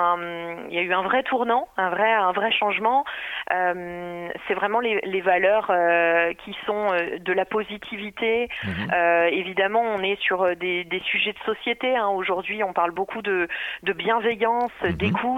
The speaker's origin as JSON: {"language": "French", "region": "Hauts-de-France", "country": "France", "said": "puisque je viens de Picardie moi à la base, du 02."}